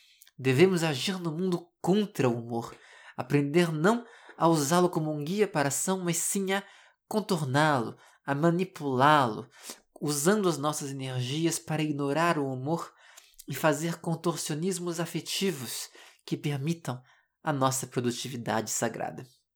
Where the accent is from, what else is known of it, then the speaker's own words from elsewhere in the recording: Brazil; now in Montreal, Canada; eu costumo dizer que eu saí do Brasil, em parte ao menos, por causa justamente desses estresses e dessa ansiedade que eu comecei a desenvolver em função de todos os problemas do transporte público e privado em Brasília e em geral no Brasil.